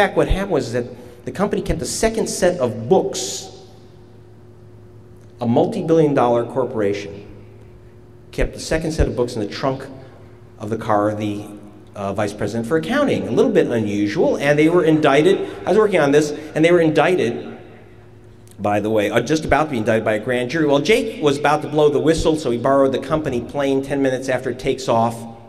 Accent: New York, United States; I come from Long Island.

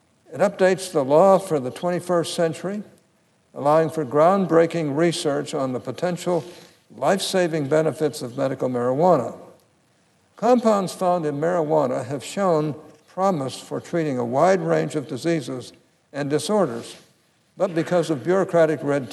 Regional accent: Utah, United States; the broader discussion of medical marijuana and its implications in my home state of Utah.

